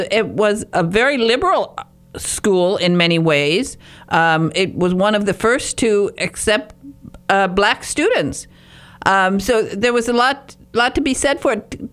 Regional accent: Michigan, United States; And, you know, as a Midwesterner, my, you know, coming from northern Michigan, my dream was always to go to New York

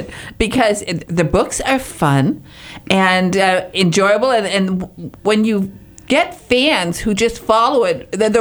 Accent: Michigan, United States; Well, of course, I always say Aunt Ibby because, you know, I'm from Michigan.

